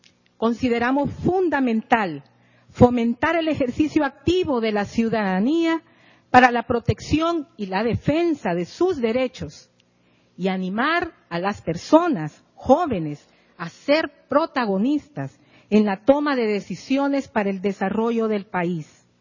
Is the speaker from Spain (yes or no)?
no; Honduras; En mi país, Honduras, el 64% de la población tiene menos de 29 años.